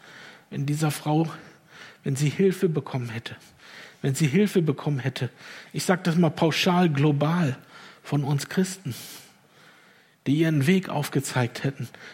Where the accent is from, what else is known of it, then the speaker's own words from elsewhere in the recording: Lower Saxony, Germany; Als Niedersachse war es für mich sehr befremdlich, als ich ins Ländle kam